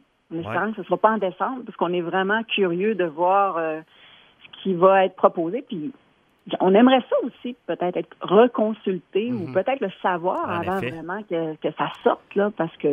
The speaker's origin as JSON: {"language": "French", "town": "Lévis", "region": "Quebec", "country": "Canada", "said": "Il y a vraiment de belles choses à découvrir chez nous à Lévis."}